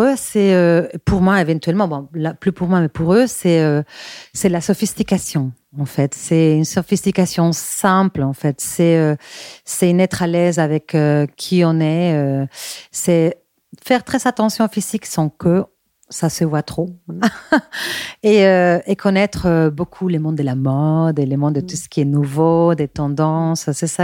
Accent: Bilbao, Basque Country, Spain; French is a second language; quand j'étais petite, j'avais 11 ans, je suis espagnole de Bilbao, il y a aussi une ville un peu grise

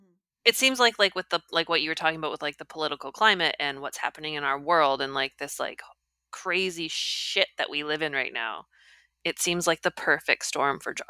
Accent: Canada; I'm Canadian, she's American.

